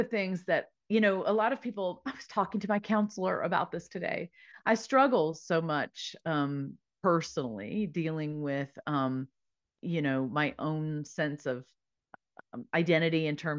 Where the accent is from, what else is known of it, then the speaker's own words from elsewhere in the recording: Mississippi, United States; Brad Freeman is from Mississippi. So my home state, not far from where I was born.